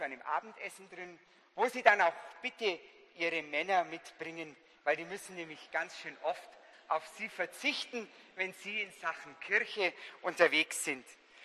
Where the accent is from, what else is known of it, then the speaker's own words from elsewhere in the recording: Mehring, Bavaria, Germany; aber auch aus meiner Heimat Mehring